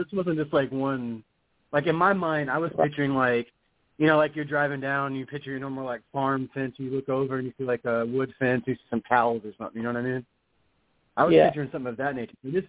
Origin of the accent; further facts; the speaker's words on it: the South, United States; accent: southern; Sorry, my southern accent came out right then.